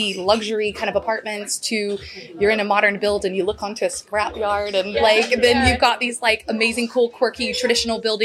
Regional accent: Texas, United States; now in Leith, United Kingdom; I'm originally born and raised in Texas and we say the same thing. Like, I'm from Texas. I'm not from the States. I'm from Texas.

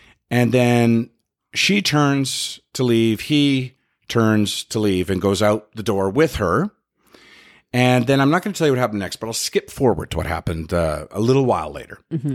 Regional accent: Winnipeg, Manitoba, Canada; So when I grew up in Winnipeg, there was the Assiniboine River.

